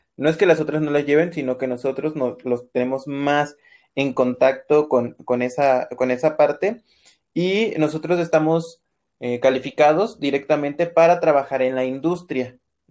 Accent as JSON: {"language": "Spanish", "region": "Veracruz", "country": "Mexico", "said": "Yo soy del estado de Veracruz, acá es un poco más conocida la licenciatura"}